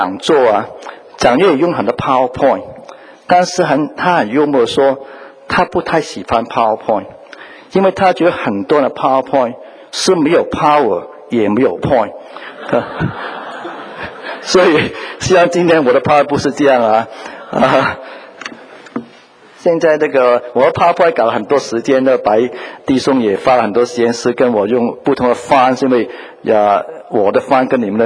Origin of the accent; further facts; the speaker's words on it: Hong Kong; moved away as an adult; now in United States; 我在香港出生长大，后来就来到美国念大学。念完中学就来美国大学